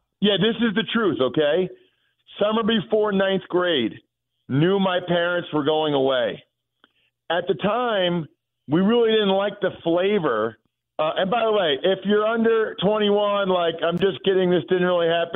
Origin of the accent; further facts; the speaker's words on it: Reading, Pennsylvania, United States; so I was from Reading, Pennsylvania, way before I went to Princeton when I was 18 years old, right?